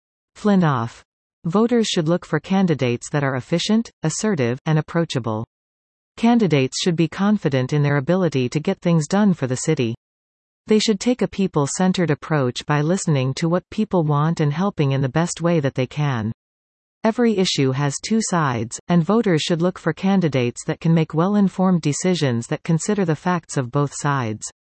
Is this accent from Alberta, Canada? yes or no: no; Elliot Lake, Ontario, Canada; I was born and raised in Elliott Lake.